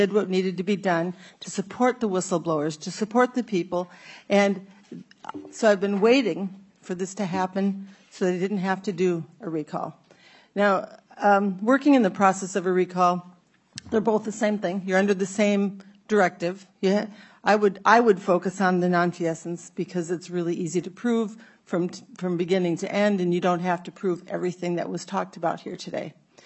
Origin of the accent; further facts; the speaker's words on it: Minnesota, United States; I grew up in Minnesota. My family's been here since before it was a state.